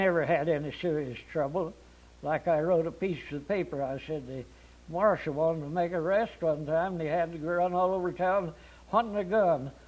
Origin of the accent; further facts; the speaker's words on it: Joplin, Missouri, United States; now in Silverton, United States; I came from Joplin, St. Joe, Missouri, when I came to Silverton.